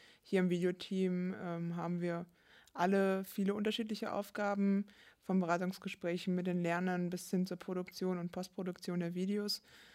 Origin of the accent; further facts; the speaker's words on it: North Rhine-Westphalia, Germany; now in Dortmund, Germany; Ursprünglich komme ich vom Niederrhein, in der Nähe von Holland, genau, aus einem kleinen Dorf. Und jetzt wohne ich seit 2 Jahren in Dortmund.